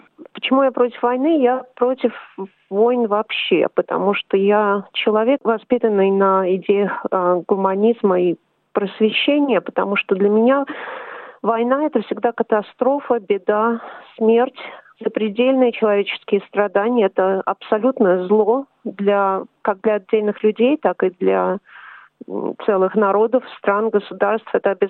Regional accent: Moscow, Russia; moved away as an adult; now in Canberra, Australia; Я родилась и выросла в Москве. училась в Московском государственном университете. Сюда, в Австралию, приехала в аспирантуру, учиться в аспирантуре в 1996 году.

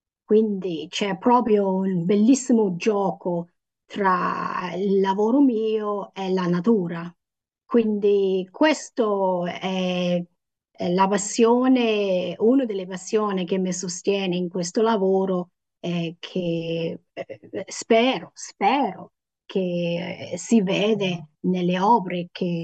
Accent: Western Australia, Australia; Italian is a second language; Quindi io vengo dal deserto di Western Australia, però è un deserto che sta sul mare.

